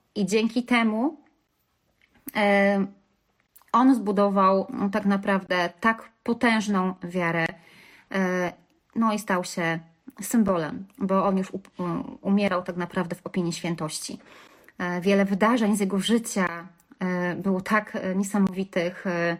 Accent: Kalisz, Greater Poland Voivodeship, Poland; moje rodzinne strony, Kalisz

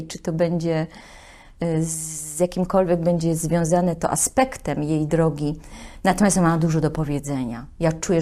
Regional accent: Silesian Voivodeship, Poland; ja jestem ze Śląska, więc ja jestem rubaszna.

